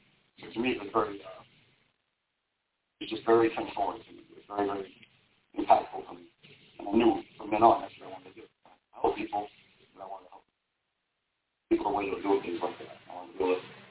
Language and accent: English; New York City, New York, United States; When I was 10, I grew up in Coney Island, Brooklyn, during the crack wars and all that going on.